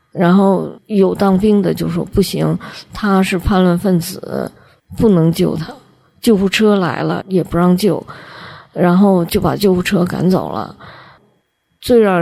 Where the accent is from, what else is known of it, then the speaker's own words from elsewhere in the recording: China; now in abroad; 那我当然作为中国人我很关心这个事情。